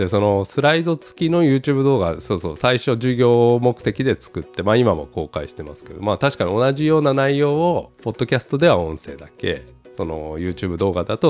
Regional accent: Yokohama, Kanagawa, Japan; 僕はね、生まれ育ったのは横浜なんですけど、神奈川県の横浜市、まあ、結構都会っちゃ都会なんだけど、まあ、ベッドタウンね。割と公園とか多い

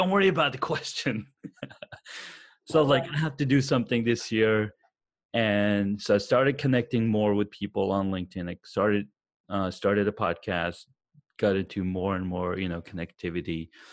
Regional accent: Saudi Arabia; also born or lived in Pakistan; now in United States; I grew up in Saudi Arabia. I was born in Pakistan. And, you know, I went to school in a boys-only school.

